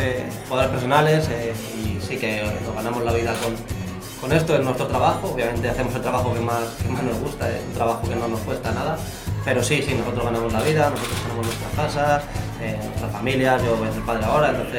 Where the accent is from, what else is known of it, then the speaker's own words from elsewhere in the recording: Madrid, Community of Madrid, Spain; moved away as an adult; now in Murcia, Spain; yo en mi caso salgo con 18 años, dirección Cartagena, aunque sea soy de Madrid, y pasadas tres temporadas allí en Cartagena, me llega la oportunidad de poder venir aquí a Murcia